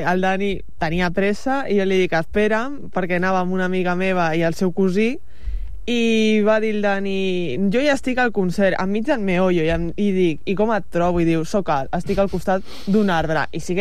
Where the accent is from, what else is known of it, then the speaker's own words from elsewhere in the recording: Badalona, Catalonia, Spain; com a tradició badalonina, perquè clar, al final també he estat alumna d'escoles d'allà, de Badalona